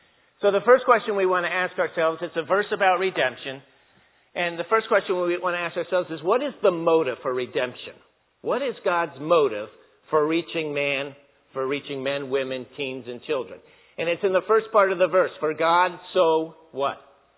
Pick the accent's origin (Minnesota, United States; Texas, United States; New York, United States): New York, United States; New York City; also born or lived in New Jersey; I grew up in New Jersey, New York City.